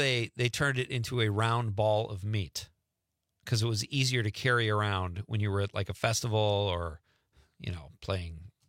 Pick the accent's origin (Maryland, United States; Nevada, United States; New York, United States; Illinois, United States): Illinois, United States; Chicago; now in Northern Wisconsin, United States; And people in Chicago, it's my hometown. I love it.